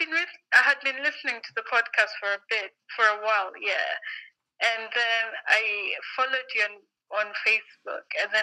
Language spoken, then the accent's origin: English; Nairobi, Kenya; I was born in Africa, in Nairobi, Kenya.